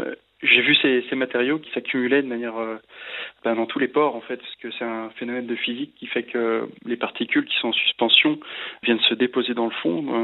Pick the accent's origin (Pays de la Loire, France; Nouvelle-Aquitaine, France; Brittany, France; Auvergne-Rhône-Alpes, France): Brittany, France; Moi, je suis originaire du sud-Bretagne, du Morbihan plus exactement, des rives de l'estuaire de la Vilaine.